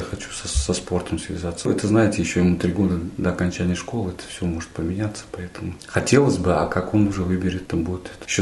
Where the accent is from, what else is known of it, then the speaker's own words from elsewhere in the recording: Tashkent, Uzbekistan; moved away as an adult; now in Tyumen Oblast, Russia; Я вместе с семьей, это жена моя и два сына, мы приехали из Узбекистана, конкретно город Ташкент, 8 лет назад, в 2016 году.